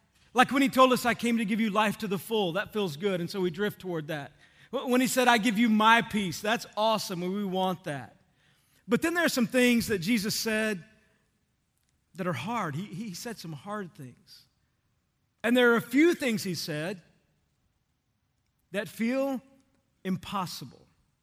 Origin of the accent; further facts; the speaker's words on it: Texas, United States; And if you know me, one of the things you know is that I grew up in Texas.